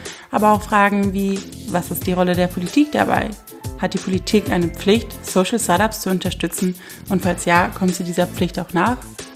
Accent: Rhineland, Germany; ich als Rheinländerin

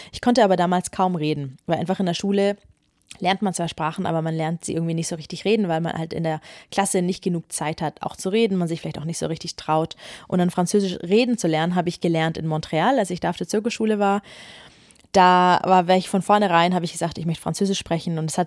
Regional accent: Germany; also born or lived in Spain; Also ich bin zweisprachig aufgewachsen. Deutsch und Spanisch. Mein Vater ist Spanier, meine Mutter ist Deutsche. Ich bin größtenteils in Deutschland aufgewachsen, aber teilweise waren wir auch in Spanien, auch in der Schule.

